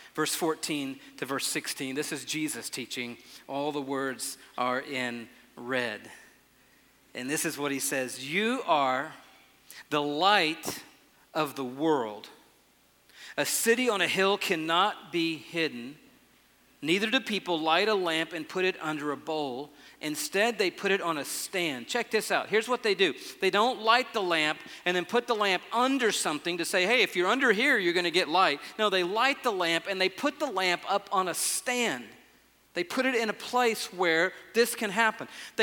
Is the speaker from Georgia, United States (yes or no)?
yes; Atlanta, Georgia, United States; born there; Center, which became Atlanta Medical Center, which is right over there on Boulevard, which is where I was born on June 30th, 1958.